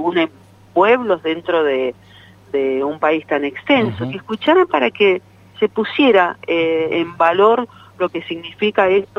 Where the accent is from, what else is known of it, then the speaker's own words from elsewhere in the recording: Argentina; felicitarnos como argentinos